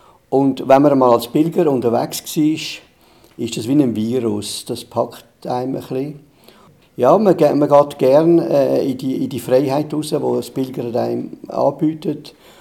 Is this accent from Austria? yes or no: no; Zürich, Zurich, Switzerland; Ich bin in Zürich aufgewachsen